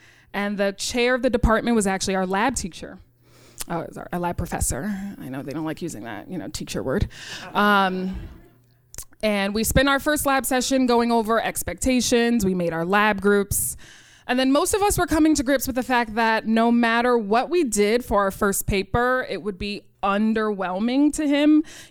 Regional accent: New York City, New York, United States; In 1998, I was a student at PS 30 in the south side of Jamaica, Queens. I grew up in Rochdale Village.

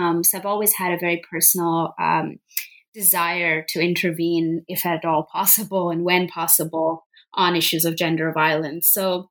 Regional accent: Punjab, India; I grew up in Punjab as a young girl, as a young woman, and as a young Sikh girl. And this was in Punjab in the 80s and 90s. And we're talking about Punjab on the Indian side.

